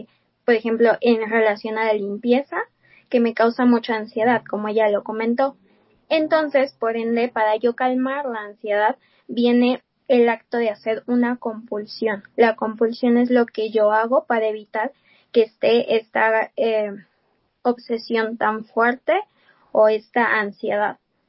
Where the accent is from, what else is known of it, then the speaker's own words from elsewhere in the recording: Mexico City, Mexico; soy de la Ciudad de México, soy licenciada en Derecho originalmente